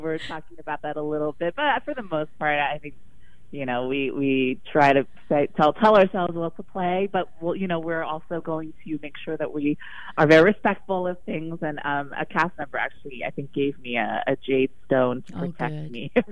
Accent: United States; I mean, you know, I'm Korean American, and I definitely grew up with these Asian ghost stories and films.

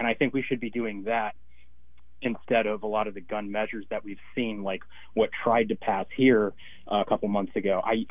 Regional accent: Arizona, United States; I'm from Arizona. You know, so I got to be around them.

